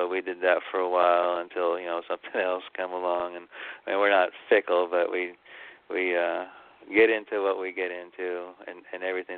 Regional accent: Cocoa Beach, Florida, United States; I grew up in Cocoa Beach, Florida, but always get called back to the mountains.

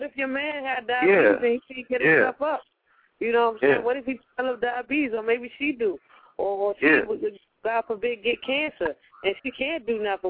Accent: Nigeria; and I'm Nigerian, having that, those values of being Nigerian and all

